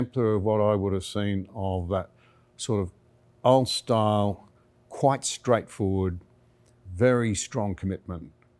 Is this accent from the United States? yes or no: no; Australia; this is a concern for me as an Australian